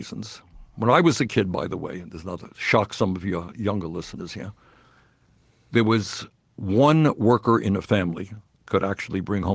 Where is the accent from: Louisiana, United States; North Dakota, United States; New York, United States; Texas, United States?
New York, United States; Brooklyn; now in Vermont, United States; I grew up in Brooklyn before I moved to Vermont, and we lived in a rent-controlled apartment.